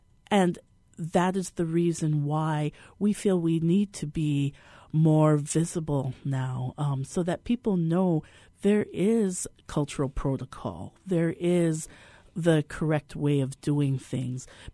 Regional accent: Hawaii, United States; It was very rare, not only with my gender, but also with my ethnicity as a Hawaiian.

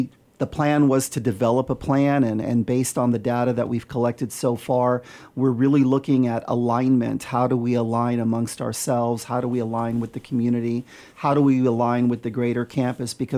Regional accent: El Paso, Texas, United States; I'm growing up in El Paso, Texas, which I think is the largest city in the United States where a majority of the population actually speaks Spanish

